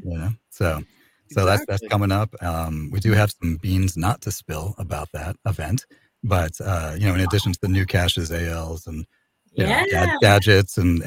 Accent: New York, United States; I listed as my hometown. I'm from New York, but you know, I tell people I'm from Flagstaff, right?

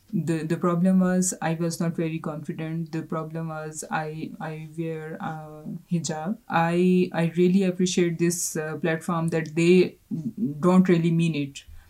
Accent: Lahore, Punjab, Pakistan; English is a second language; moved away as an adult; now in Geneva, Switzerland; I am from Pakistan. And I have been living here in Geneva since 2011.

